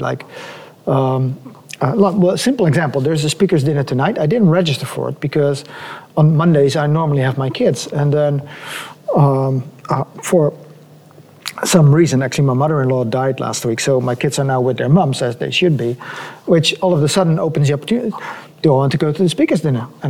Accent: Netherlands; English is a second language; And then we said, well, we come specifically from the Netherlands to go to this show.

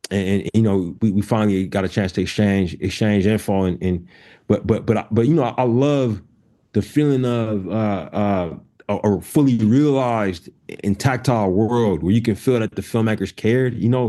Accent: California, United States; because Fruitvale was my first movie, and that was about my hometown. Like, I knew what the Bay Area was.

